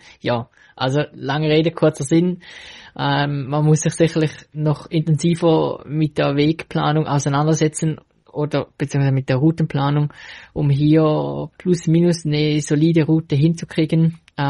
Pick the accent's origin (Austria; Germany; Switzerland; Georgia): Switzerland; Als Schweizer ist man sich ja schon eher gewohnt, dass es schnell mal hügelig sein kann und dass es nicht lange gerade Strecken gibt